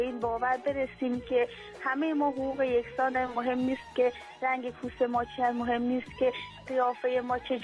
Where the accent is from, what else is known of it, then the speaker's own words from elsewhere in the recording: Afghanistan; همه ما انسان هستیم، همه ما افغانستانی هستیم، مال یک کشور هستیم